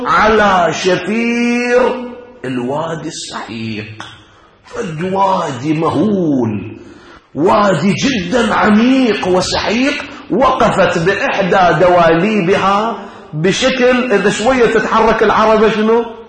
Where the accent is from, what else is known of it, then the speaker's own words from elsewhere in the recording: Iraq; احنا عندنا في العراق يسموه ربل